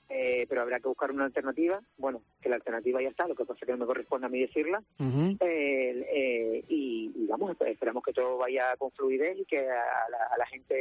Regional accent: Las Palmas de Gran Canaria, Canary Islands, Spain; yo recuerdo que soy del barrio de Isleta

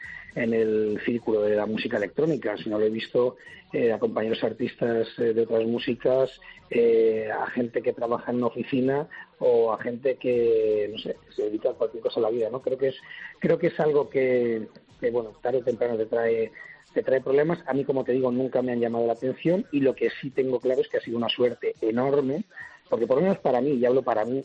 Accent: Madrid, Community of Madrid, Spain; yo soy del barrio de Moncloa, de la ciudad de Madrid.

